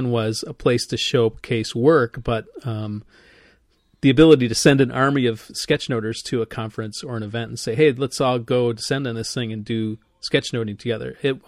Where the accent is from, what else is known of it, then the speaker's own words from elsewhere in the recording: Midwest, United States; and I'm a Midwesterner, so there's this tendency to feel like you're tooting your own horn a little too much.